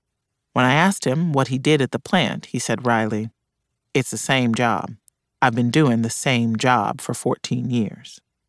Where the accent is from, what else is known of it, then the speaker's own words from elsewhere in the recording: Midwest, United States; I grew up in the Midwest, where driving a foreign car was seen as low treason